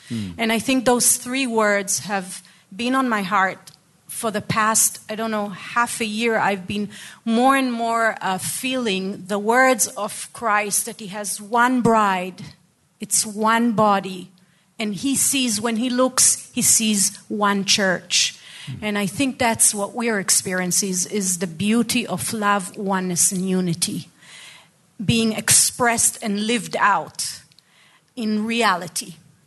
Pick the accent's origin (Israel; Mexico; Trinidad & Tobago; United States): Israel; Haifa, Haifa District; English is a second language; I'm a Haifa born. Someone in the crowd was saying how beautiful Haifa is. I didn't tell you, but I was born in Haifa. I was raised in Haifa, beautiful city. And it's kind of a mixed city where Arabs and Jews and all kinds of nationalities are at.